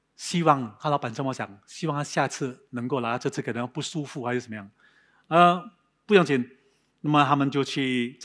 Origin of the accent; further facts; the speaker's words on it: Singapore; 可能我们新加坡人也是一样，怕输